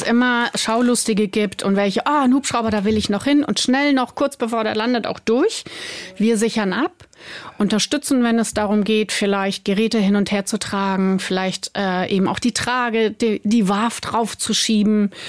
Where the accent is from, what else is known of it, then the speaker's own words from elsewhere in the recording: Ismaning, Bavaria, Germany; obwohl ich meine Kindheit in Ismaningen, ich bin ja Ismaningerin, geliebt habe und diesen Ort immer noch und meine Heimat immer noch liebe